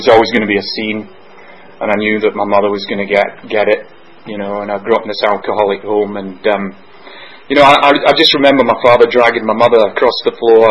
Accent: Scotland, United Kingdom; I always get asked why I don't drink, being Scottish.

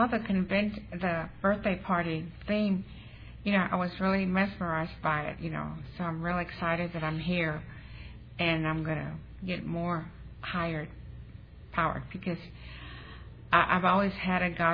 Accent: Texas, United States; I'm from Texas.

